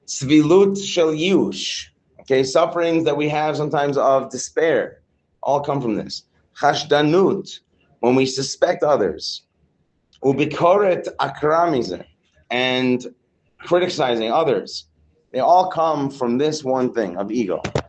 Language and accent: English; Morocco; I'm from Morocco.